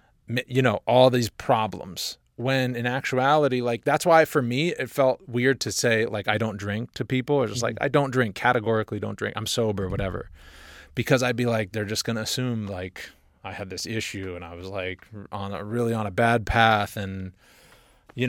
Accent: Boston, Massachusetts, United States; from the Boston area on St. Patri

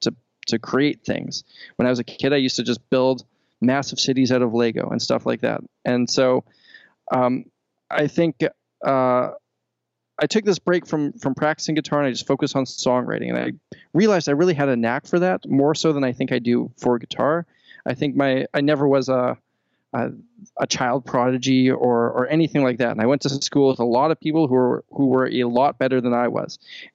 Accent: Winnipeg, Manitoba, Canada; growing up in Winnipeg

